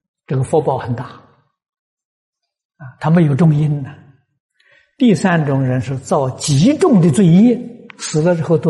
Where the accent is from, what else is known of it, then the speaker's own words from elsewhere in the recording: China; 呼吸停止了，我们中国人讲灵魂呢，走了没了？